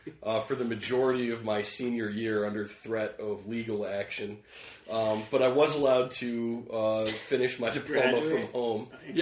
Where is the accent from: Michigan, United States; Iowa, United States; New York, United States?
Michigan, United States; Ann Arbor; Okay, yeah, so I grew up in Ann Arbor, Michigan.